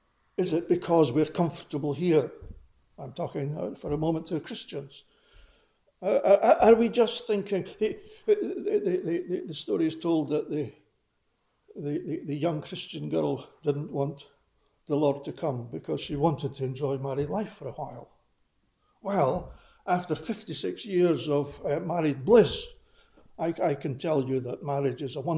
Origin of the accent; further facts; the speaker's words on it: Arbroath, Scotland, United Kingdom; during the 50s, that seems a long time ago, I was brought up in Arbroath, just up the coast there, and I spent many happy years there.